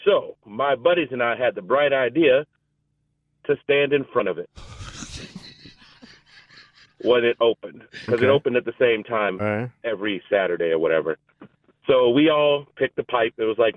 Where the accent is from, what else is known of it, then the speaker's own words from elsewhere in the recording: Oregon, United States; I grew up in Oregon, and there's a lot of dams.